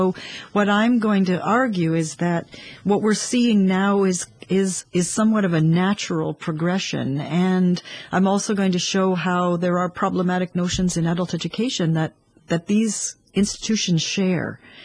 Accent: Canada; particularly in the so-called New World, where I'm from Canada

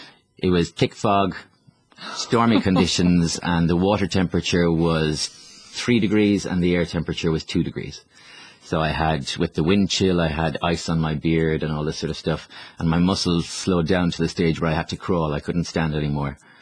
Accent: Ireland; the island that I grew up in Ireland, was the centre for the immigration at the during the famine time.

